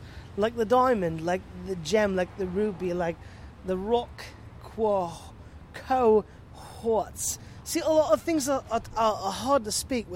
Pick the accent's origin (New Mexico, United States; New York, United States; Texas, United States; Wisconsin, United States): Wisconsin, United States; Milwaukee; But, see, the truth of it is, I'm not really from Wolverhampton. I'm from Milwaukee in Wisconsin.